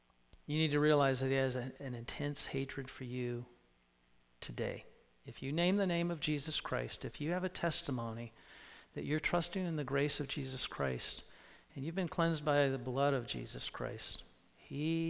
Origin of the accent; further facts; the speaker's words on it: United States; as an American, I'm supposed to point that out.